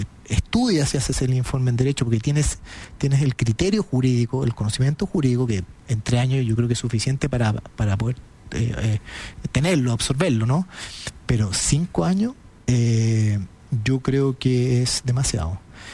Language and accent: Spanish; Viña del Mar, Valparaíso, Chile; siempre gente de Viña del Mar, porque tengo un cariño con mi ciudad natal.